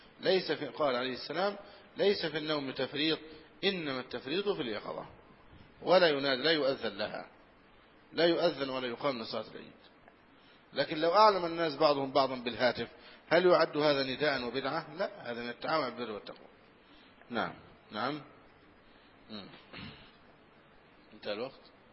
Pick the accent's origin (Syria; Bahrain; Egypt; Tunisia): Egypt; Al-Brigat; وقع هذا عندنا في مصر في سنة في عهد المفتي عبد اللطيف حمزة رحمه الله، فكان حريصا جدا، وهذا كان من بلدتنا من قريتنا البريجات